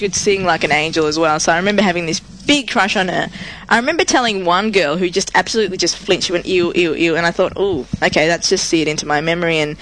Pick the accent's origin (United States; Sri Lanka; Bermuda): Sri Lanka; I'm from Sri Lanka, which is an island off India. It's in the Northern Hemisphere.